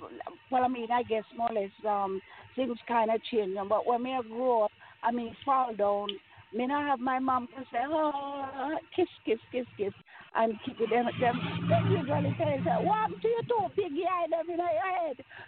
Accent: Jamaica; I'm thinking about Jamaica because I'm Jamaican and I understand how we grew up

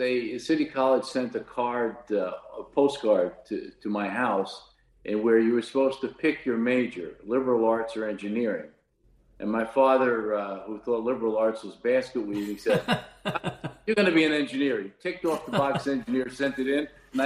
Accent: New York City, New York, United States; Well, I was born in East New York, and then my family moved to Queens. We lived in Ozone Park.

